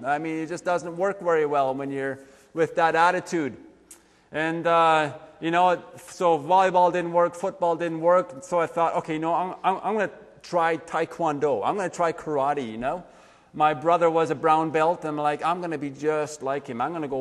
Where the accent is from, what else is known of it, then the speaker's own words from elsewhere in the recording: Switzerland; I grew up in Switzerland. That's where I was born.